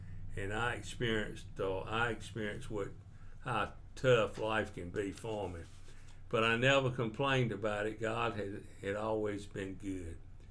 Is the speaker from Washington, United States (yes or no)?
no; Hobgood, North Carolina, United States; They were all raised up on the farm. I accepted Christ at a very early age. I was raised up in the Baptist Church of Hobgood and raised all my family up there.